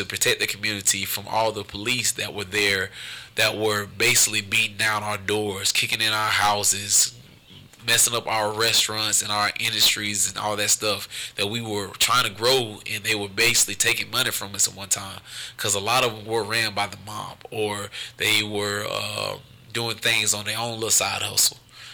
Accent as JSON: {"language": "English", "town": "Atlanta", "region": "Georgia", "country": "United States", "said": "Yeah, he's from Adamsville, and I'm from Adamsville, Atlanta, Georgia as well."}